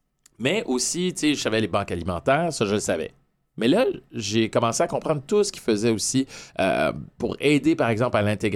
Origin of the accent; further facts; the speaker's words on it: Montreal, Quebec, Canada; j'ai grandi à Parc Extension à Montréal, un quartier multiculturel